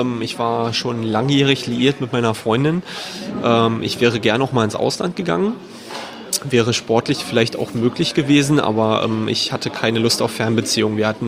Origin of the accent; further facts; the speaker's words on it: Berlin, Germany; Und mit Berlin, meiner Heimatstadt, verbinde ich natürlich sehr viel. Meine Familie ist hier ansässig, meine Freunde natürlich auch.